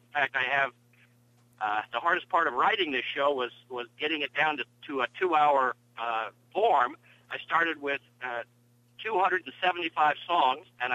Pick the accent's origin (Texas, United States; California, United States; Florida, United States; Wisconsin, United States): California, United States; Los Angeles; Los Angeles, specifically the Pacific Palisades, and most of my life has been around the water.